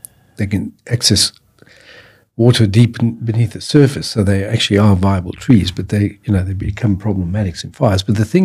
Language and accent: English; Australia; I come from Australia where we have gum trees, and gum trees are quite explosive